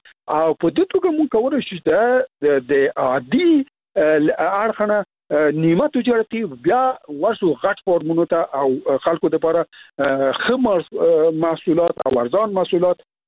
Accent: Logar, Afghanistan; ته باور وکړه زه خپله د لوګر یم

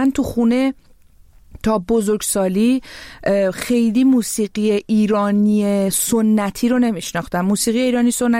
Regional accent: Tehran, Tehran Province, Iran; moved away; من وقتی که از تهران اون موقع اومدم

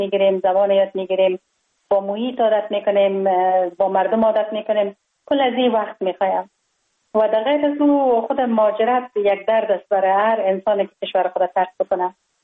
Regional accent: Kabul, Afghanistan; born there; من خوشبختانه در یک خانواده روشن فکر به دنیا آمدم، در شهر کابل در محله کوتی سنگی تولد شدم.

